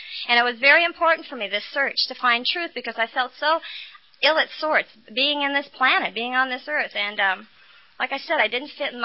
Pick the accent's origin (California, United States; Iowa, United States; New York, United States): Iowa, United States; born there; I was born in Iowa